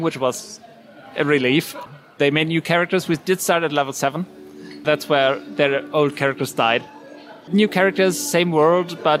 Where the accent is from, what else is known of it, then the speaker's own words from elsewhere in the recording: Germany; And I'm from Germany.